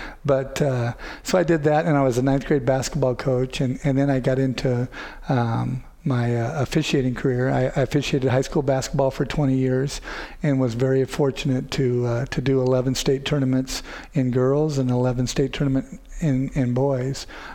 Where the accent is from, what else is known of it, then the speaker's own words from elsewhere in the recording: Marshalltown, Iowa, United States; And, you know, growing up in Marshalltown, and I knew the reputation that Ankeny had.